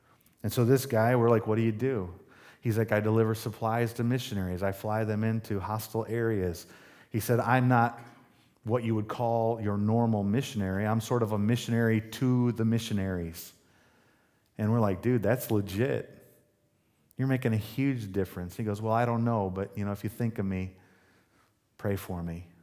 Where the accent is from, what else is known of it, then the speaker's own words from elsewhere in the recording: Kansas, United States; Well, we're from, you know, the Kansas City side